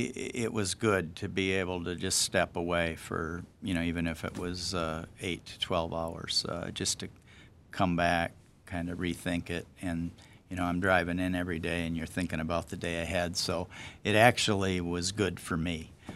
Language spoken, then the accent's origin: English; Flint, Michigan, United States; because I was born and raised in Flint, I mean, I knew a lot of people, and I lived in many neighborhoods in Flint